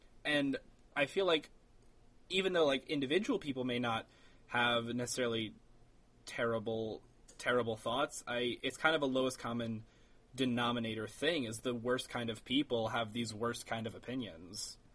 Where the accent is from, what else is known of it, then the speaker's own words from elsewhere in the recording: Tennessee, United States; I was raised in, I was raised in Tennessee